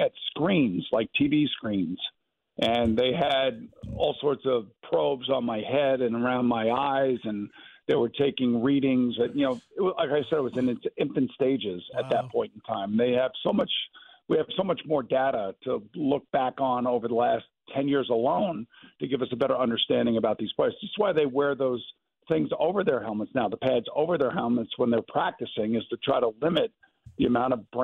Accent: New York, United States; born there; I was born in New York, as a matter of fact.

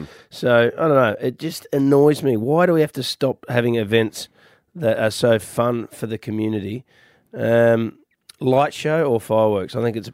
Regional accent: Wakery, Australia; I said the other day about what happens up at my hometown of Wakery. They created a day about 10 years ago on Australia Day. Wakery's got 4,500 people.

